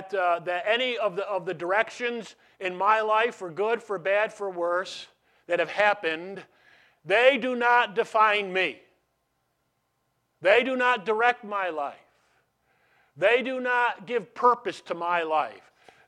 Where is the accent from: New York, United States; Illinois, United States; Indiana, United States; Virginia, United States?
New York, United States; Herkimer; born there; And I marked that time in that place where I was born